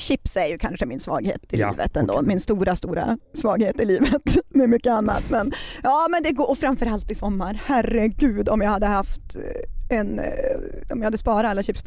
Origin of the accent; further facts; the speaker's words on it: Norrland, Sweden; accent: Norrland; Vi pratar ju alltså norrländska båda två.